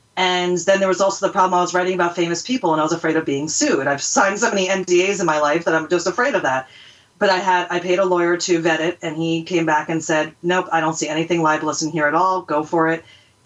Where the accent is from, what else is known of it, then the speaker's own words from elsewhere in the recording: United States; Said, hey, I'm from the U.S.